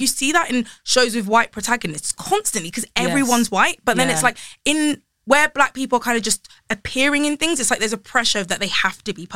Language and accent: English; Croydon, London, United Kingdom; I'm from Croydon and everyone is black in Croydon.